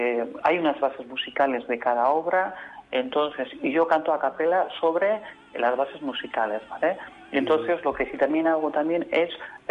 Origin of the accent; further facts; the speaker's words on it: Bilbao, Basque Country, Spain; Empecé en Bilbao, yo soy tenor de Bilbao, ahora estoy aquí por circunstancias laborales trabajando en el liceo en este mes